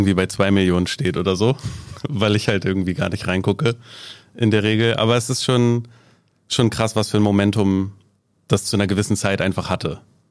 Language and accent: German; Jever, Lower Saxony, Germany; also born or lived in Meschede, Germany; ich bin halt in Meschede geboren, in Nordrhein-Westfalen, aber mein Vater hat dann Arbeit hier in Jever gefunden. Und dann ist halt die ganze Familie rübergezogen und dann bin ich halt hier aufgewachsen.